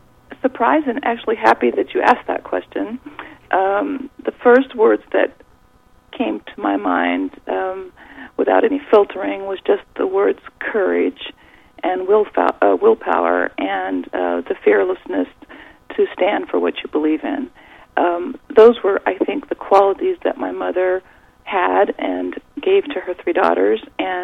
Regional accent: Los Angeles, California, United States; I went from that kind of environment in South Central Los Angeles, and because I am from California, so it's nice to be speaking to California tonight, really brought up in a very poor neighborhood

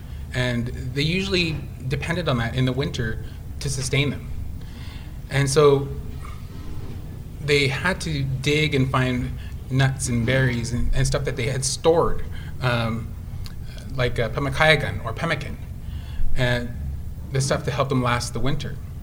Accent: Ontario, Canada; I'm originally from Sagging First Nation

